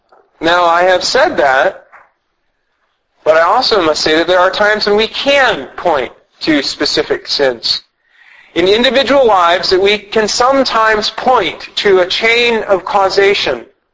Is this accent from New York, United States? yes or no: no; Iowa, United States; the flooding that has recently occurred in my home state of Iowa.